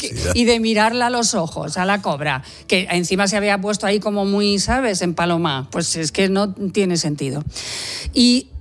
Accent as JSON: {"language": "Spanish", "town": "Albacete", "region": "Castilla-La Mancha", "country": "Spain", "said": "este es un dato que yo aporto porque soy de Albacete."}